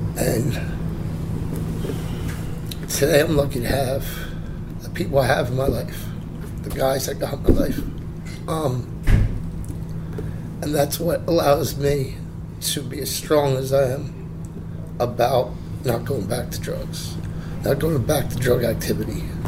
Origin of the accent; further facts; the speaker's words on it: Toms River, New Jersey, United States; I'm from Orange County, Toms River.